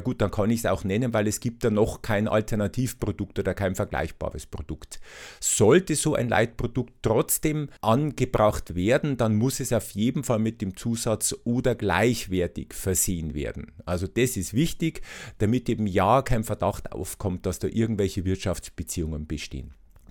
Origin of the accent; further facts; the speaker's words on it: Regensburg, Bavaria, Germany; ich komme ja ursprünglich aus Regensburg.